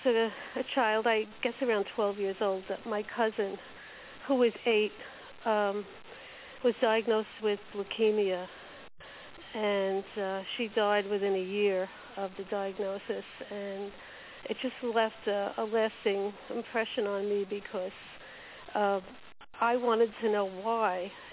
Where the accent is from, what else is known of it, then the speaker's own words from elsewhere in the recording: Mineola, New York, United States; from Mineola, Long Island.